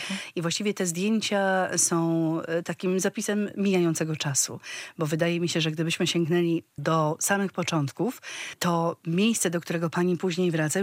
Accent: Podlaskie Voivodeship, Poland; Ja z Nowego Miasta

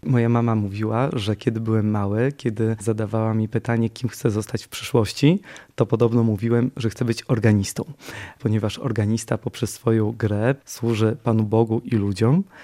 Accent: Suchowola, Podlaskie Voivodeship, Poland; I moi rodzice dowozili mnie z rodzinnej Suchowoli 50 km w jedną stronę

